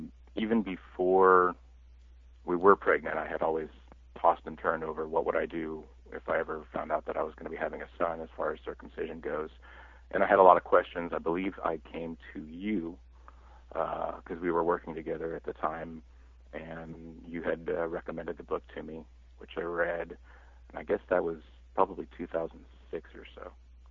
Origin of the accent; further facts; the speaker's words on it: Los Angeles, California, United States; Well, I grew up in Los Angeles.